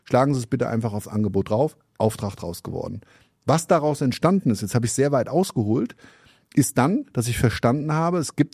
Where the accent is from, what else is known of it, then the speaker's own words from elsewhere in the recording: Grand Est, France; Europäische Union, gar kein Problem, wir kommen aus dem Elsass.